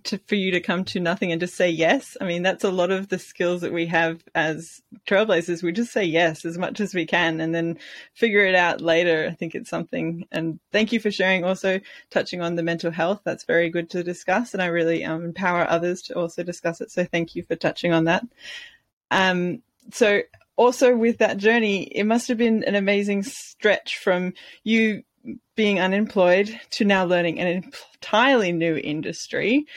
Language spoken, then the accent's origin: English; Australia; many of you listeners might understand that we are both Australian.